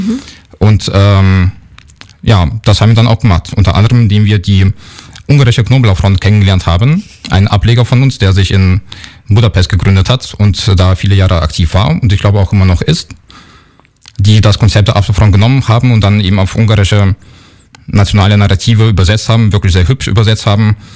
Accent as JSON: {"language": "German", "town": "Leipzig", "region": "Saxony", "country": "Germany", "tie": "born or raised there", "said": "Ich bin selbst auf den Demos in Leipzig groß geworden."}